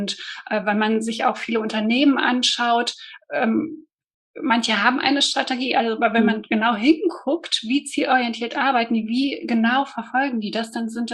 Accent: Bonn, North Rhine-Westphalia, Germany; ich komme aus Bonn. Ich wohne in dem kleinen, beschaulichen Bonn. Nicht zu groß, nicht zu klein. Ich fühle mich hier auch sehr wohl.

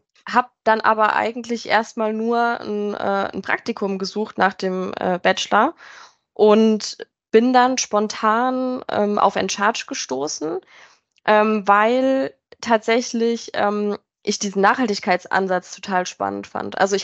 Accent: Rhineland-Palatinate, Germany; now in Frankfurt, Germany; Und ich komme eigentlich aus der Pfalz, also bei Mannheim in der Nähe, und bin dann aber für Endcharge in die Nähe von Frankfurt gezogen

